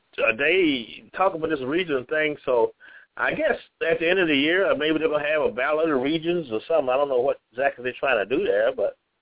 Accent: Virginia, United States; Because I'm actually from Virginia, and we drive up, we fly out

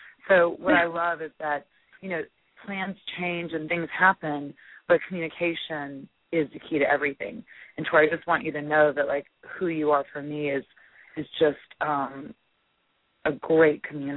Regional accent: Texas, United States; also born or lived in New York; But as some of you know, I lived in New York for 11 and a half years, but I am a Texan by heart. And I grew up in Central Texas originally, not far away from Austin, but I'd never lived in Austin.

